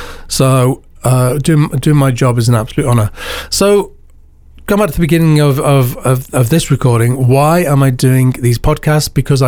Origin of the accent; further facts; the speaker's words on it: Mansfield, England, United Kingdom; I'm from Mansfield originally